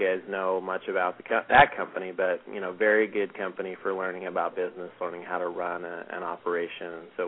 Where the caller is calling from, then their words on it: Anaheim, California, United States; Anaheim, California.